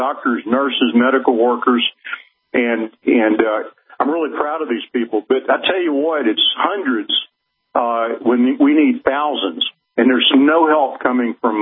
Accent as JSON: {"language": "English", "region": "Texas", "country": "United States", "said": "You know, I'm a Texan, and you're a Texan. We're men in our state."}